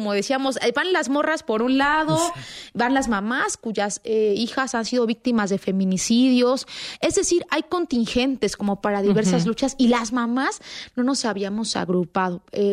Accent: Oaxaca, Mexico; now in Mexico City, Mexico; primero en Oaxaca, de donde soy, después en Ciudad de México, que es donde vivo

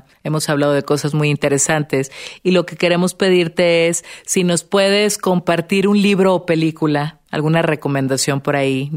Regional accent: Mexico; tan básica en nuestra alimentación como mexicanos

